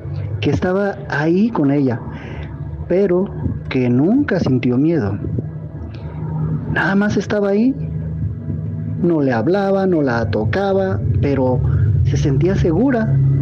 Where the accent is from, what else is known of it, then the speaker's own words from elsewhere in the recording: La Paz, Baja California Sur, Mexico; Soy de La Paz, Baja California Sur, México, el bello puerto de La Paz, hermosa ciudad.